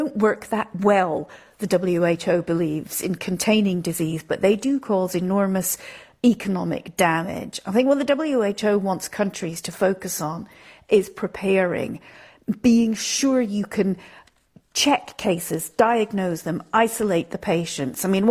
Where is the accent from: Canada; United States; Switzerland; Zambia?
Switzerland; Bern; English is a second language; And in the meantime, in my hometown of Bern, the Swiss capital, I did a little tour of the supermarkets and the pharmacies.